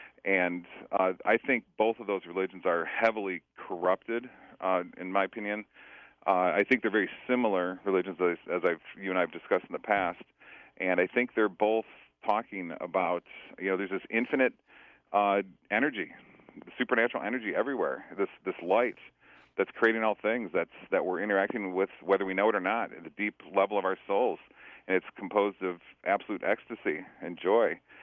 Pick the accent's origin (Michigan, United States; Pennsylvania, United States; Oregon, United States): Michigan, United States; Kalamazoo; And I live in Kalamazoo now and have for a number of years. This is actually my hometown, coming back to where I went to high school and so forth.